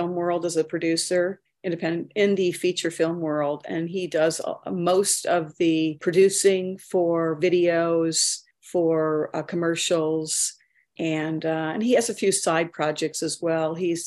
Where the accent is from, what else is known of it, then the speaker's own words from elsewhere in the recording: Cleveland, Ohio, United States; I'm from Cleveland.